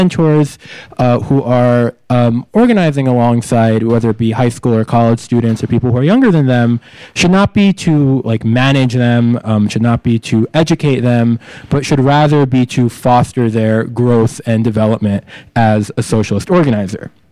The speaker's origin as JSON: {"language": "English", "town": "New York City", "region": "New York", "country": "United States", "tie": "born or raised there", "said": "And you know, I grew up in New York City, and I decided to stay in New York City for college"}